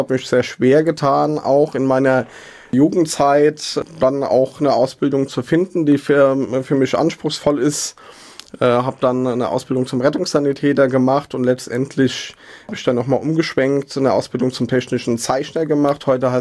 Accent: Mainz, Rhineland-Palatinate, Germany; ich bin in Hechtsheim aufgewachsen, bin in Mainz geboren. Bin auch in Mainz-Hechtsheim zur Schule gegangen, zur Grundschule, dann dort auch auf die weiterführende Schule.

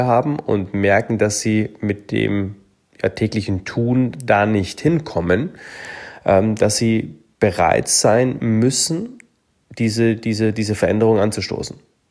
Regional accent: Munich, Bavaria, Germany; Ich bin in München groß geworden und ich konnte mir da eben zu dem Zeitpunkt nicht vorstellen, irgendwo anders zu leben. Damals war ich Anfang 20

